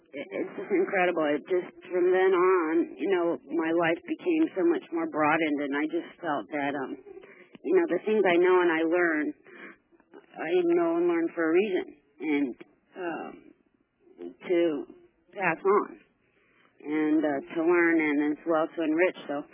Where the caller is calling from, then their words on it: Scottsdale, Arizona, United States; I'm calling from Scottsdale.